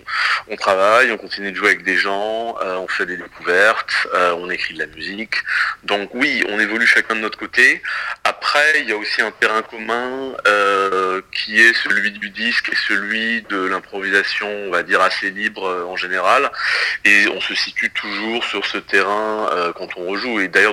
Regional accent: Paris, Île-de-France, France; j'ai grandi à Paris, donc je l'ai entendu plein de fois

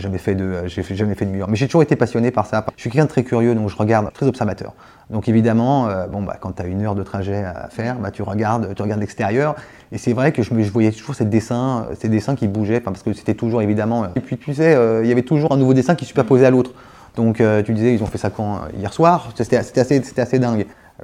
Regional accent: Sarcelles, Île-de-France, France; born there; Je suis né à Sarcelles, dans une ville où il y a 150 ethnies différentes. J'ai une identité arménienne qui m'a été donnée, qui m'a été transmise

